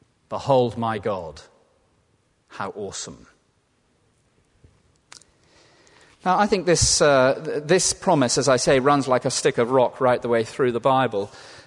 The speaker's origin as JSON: {"language": "English", "region": "South West England", "country": "United Kingdom", "said": "I come from originally from Cornwall, and one might have said Devon."}